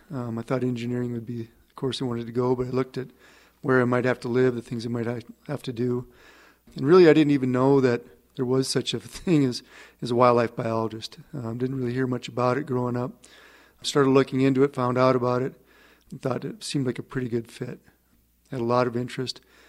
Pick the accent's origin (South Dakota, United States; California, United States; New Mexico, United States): South Dakota, United States; Custer; I actually grew up in the Black Hills of South Dakota, a little town called Custer, pretty close to Mount Rushmore.